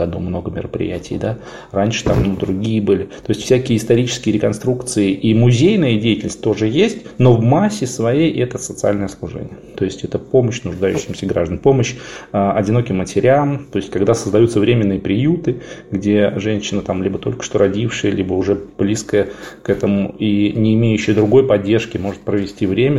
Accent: Saratov Oblast, Russia; Я сам из Саратовской области

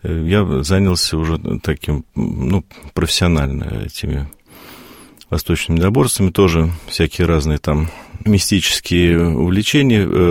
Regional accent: Moscow, Russia; родился в Москве на Большой Почтовой улице в 1970 году. И в 75-м мы переехали на Таганку с родителями, где, собственно, я вырос.

